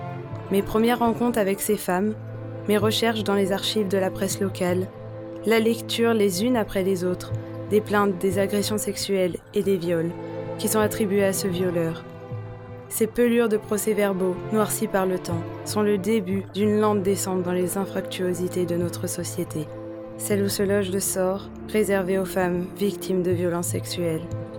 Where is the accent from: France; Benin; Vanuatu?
France; Clermont-Ferrand, Auvergne-Rhône-Alpes; born there; now in Paris, France; je vis et travaille à Paris, mais je suis née ici, à Clermont-Ferrand, il y a précisément 50 ans.